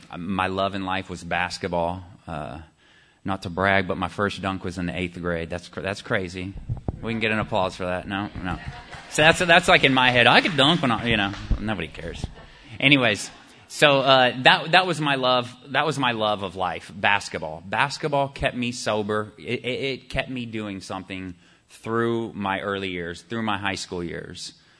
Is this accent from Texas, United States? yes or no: yes; Austin, Texas, United States; I guess to start my story out, I was raised here in Austin, Texas.